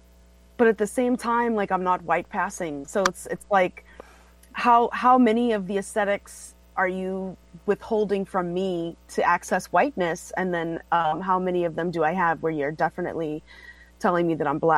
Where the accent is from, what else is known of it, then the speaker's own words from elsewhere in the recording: Bahamas; now in United States; I say that I'm from the Bahamas because that's where the majority of my culture was formed. Like, the informative years of my life come from there.